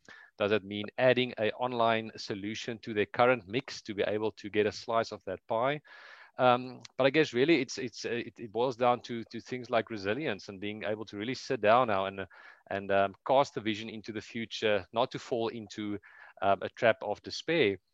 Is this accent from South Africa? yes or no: yes; South Africa; Yeah, I am from South Africa, southern tip of Africa. So very, very far from the US